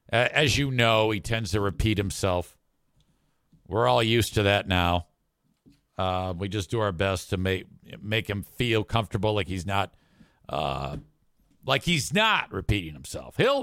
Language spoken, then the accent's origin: English; Jenison, Michigan, United States; when growing up in Jenison